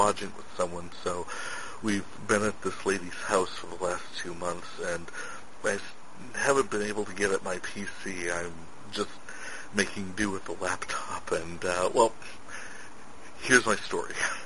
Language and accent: English; North Dakota, United States; I am from North Dakota.